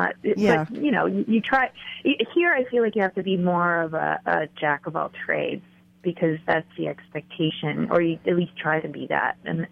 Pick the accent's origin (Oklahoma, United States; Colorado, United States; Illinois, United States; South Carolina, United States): Colorado, United States; I grew up here. I grew up in Colorado, actually.